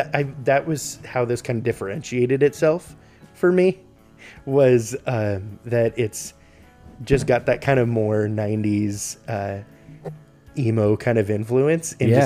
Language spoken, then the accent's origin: English; Oregon, United States; And I believe I'm the only DJ from Oregon.